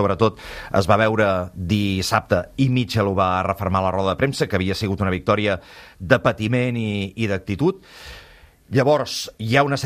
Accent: Sant Feliu, Catalonia, Spain; also born or lived in Girona; now in Olot, Spain; Soc nascut físicament a la Clínica Girona, però sóc de Sant Feliu perquè tota la meva família és de Sant Feliu i fa 22 anys que visc a Olot.

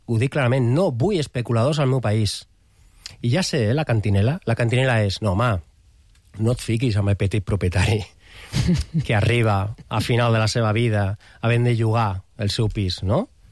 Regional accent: Catalonia, Spain; first language Spanish; Catalan is a second language; Jo parlo amb els meus fills en català. I jo no penso en català, eh? Jo soc castellanoparlant. Per mi català és molt important. Cal protegir el català. El català és l'idioma del meu país.

